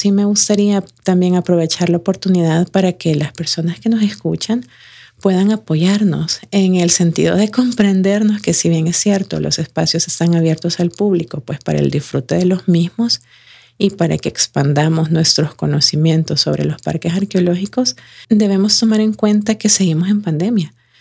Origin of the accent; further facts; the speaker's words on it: Ciudad Arce, La Libertad, El Salvador; que soy de Ciudad Arce